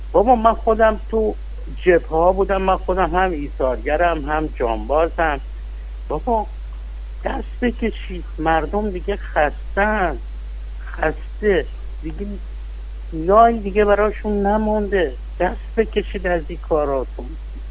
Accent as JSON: {"language": "Persian", "town": "Abadan", "region": "Khuzestan", "country": "Iran", "said": "من بهت میگم از آبادان اومدم، من ایرانیم"}